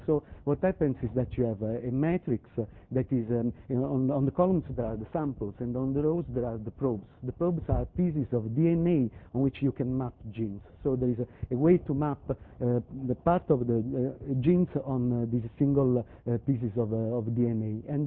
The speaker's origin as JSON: {"language": "English", "town": "Naples", "region": "Campania", "country": "Italy", "second_language": "English"}